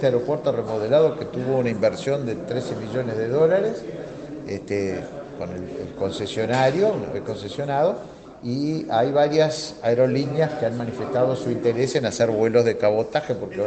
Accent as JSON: {"language": "Spanish", "country": "Uruguay", "said": "En ese sentido, como uruguayos y como integrantes de un gobierno, estamos siempre prontos"}